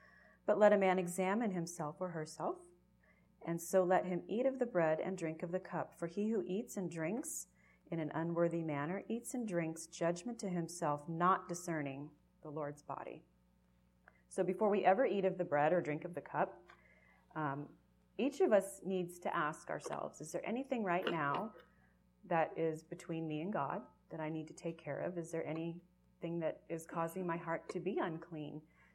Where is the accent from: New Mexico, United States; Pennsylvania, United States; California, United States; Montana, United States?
New Mexico, United States; Albuquerque; We're from Albuquerque. I just met another Albuquerque friend this morning.